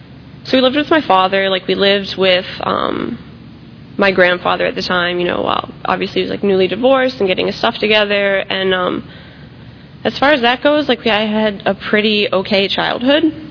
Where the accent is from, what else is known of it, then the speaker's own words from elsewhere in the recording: Bradenton, Florida, United States; born there; so I was born in Bradenton, to a pretty average family.